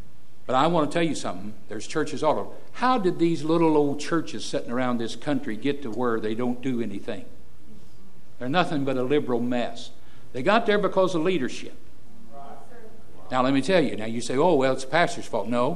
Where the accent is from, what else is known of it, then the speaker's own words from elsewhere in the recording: Indiana, United States; I said, "I'm from Indiana, and we enjoyed so much the pageant.